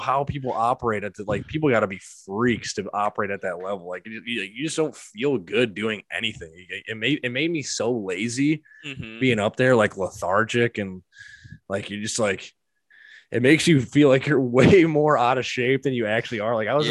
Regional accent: Illinois, United States; we come from Illinois. Like, there is no elevation where we're at.

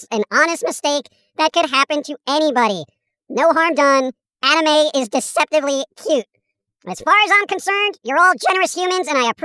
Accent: England, United Kingdom; Well, I mean, no, because I'm English, you know?

